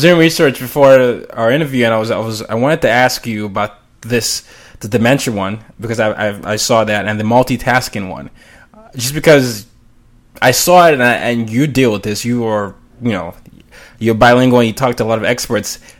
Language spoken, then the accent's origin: English; Nigeria; English is a second language; I'm Nigerian. So, and people often, several accents come out. If you hang out with me long enough, you hear some British and some Nigerian or something there.